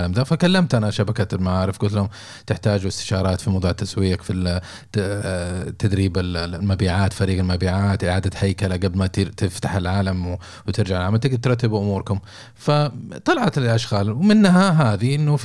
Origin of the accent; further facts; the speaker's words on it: Saudi Arabia; تعرف اللي دارج عندنا في السعودية